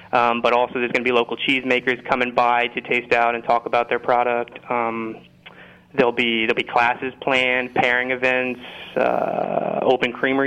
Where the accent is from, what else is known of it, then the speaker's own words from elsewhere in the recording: Indiana, United States; moved away as an adult; now in Boston, United States; I moved out to Boston in 2011 actually to get a degree in food studies, and I was coming from Indiana, which isn't exactly a gourmet mecca.